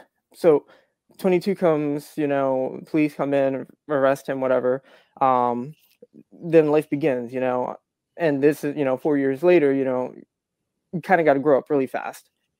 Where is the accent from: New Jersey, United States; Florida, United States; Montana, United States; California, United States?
New Jersey, United States; Atlantic City; I was originally from South Jersey. Atlantic, I grew up Atlantic City.